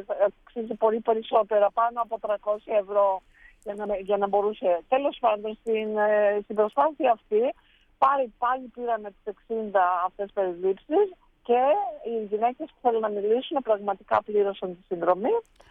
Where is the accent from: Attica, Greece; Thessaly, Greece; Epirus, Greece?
Epirus, Greece; Ioannina; Επίσης τα Γιάννενα είναι η πατρίδα μου.